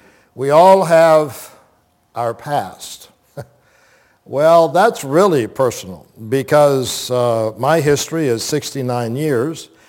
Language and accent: English; Plant City, Florida, United States; I grew up in Plant City and known and heard about Lakeland Hills Boulevard for many years and known many of you.